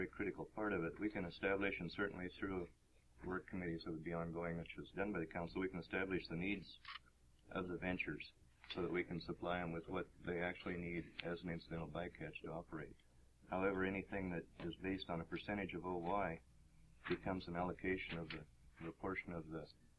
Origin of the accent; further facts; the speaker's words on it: Sitka, Alaska, United States; I'm from Sitka.